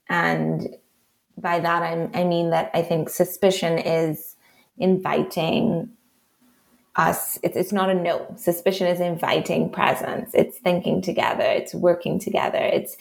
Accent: Trinidad & Tobago; accent: Trinidadian; because I was very naive going in to Barbados, thinking that with the way I looked as a Black woman with my Trinidadian accent, I would have an affinity of sorts with the Afro-Barbadians whom I was interviewing.

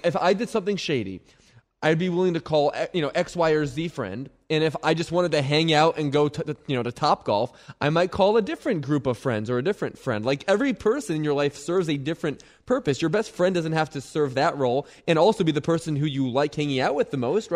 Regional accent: Philadelphia, Pennsylvania, United States; I'm from Philadelphia. Nuno, you're underestimating me.

